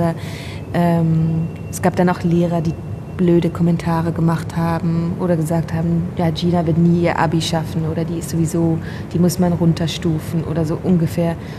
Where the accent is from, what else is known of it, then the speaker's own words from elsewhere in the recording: Switzerland; first language Swiss German; German is a second language; Also Deutsch ist ja nicht meine Muttersprache, ich bin Schweizerin. Also Schweizerdeutsch